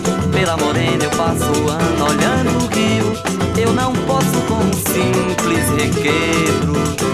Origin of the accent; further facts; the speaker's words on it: Bahia, Brazil; só porque eu sou baiano